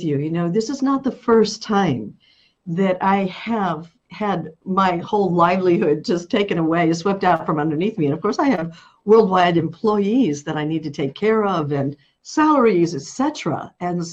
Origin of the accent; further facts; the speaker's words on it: New York, United States; And though I'm a New Yorker, I'd moved to a tiny beach shack on the sand in California.